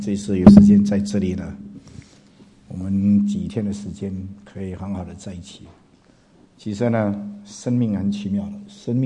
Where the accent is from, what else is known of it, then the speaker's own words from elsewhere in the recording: China; 我们中国人讲得很好，这个环境很重要